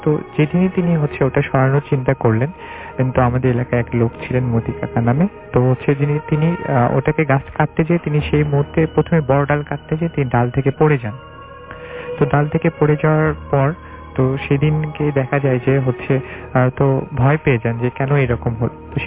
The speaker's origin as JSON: {"language": "Bangla", "town": "Bogura", "region": "Rajshahi Division", "country": "Bangladesh", "tie": "born or raised there", "said": "বগুড়াই বড় হয়েছি। জন্মসূত্রে আমরা বগুড়ার বাসিন্দা, বগুড়াই ছোটবেলা থেকে বড় হয়েছি।"}